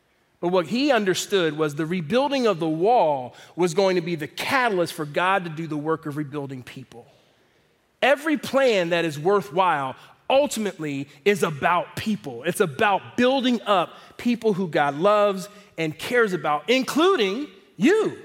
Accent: Philadelphia, Pennsylvania, United States; I'm from Philadelphia, Pennsylvania.

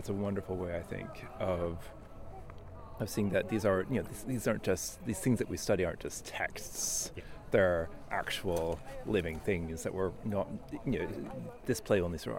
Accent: Canada; I'm from Canada, so I grew up hearing French as well as English.

